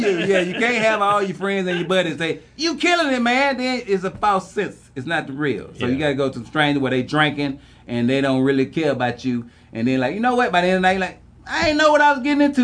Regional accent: Carrollton, Georgia, United States; like I used to host like a night in my hometown right outside, it's called Carrollton, Georgia.

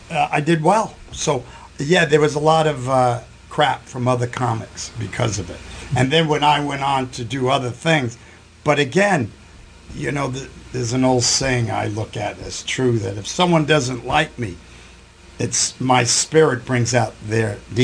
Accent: New York, United States; You know, I grew up in New York, so you could look in the subway when I was a little kid.

